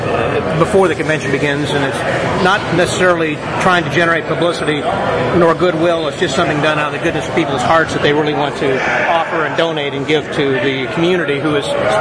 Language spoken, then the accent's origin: English; Salem, Illinois, United States; And my hometown of Salem, Illinois, is called the Gateway to Little Egypt.